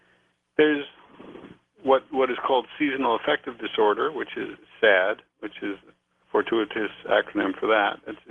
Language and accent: English; New York City, New York, United States; I grew up in New York City, where that song was inspirational.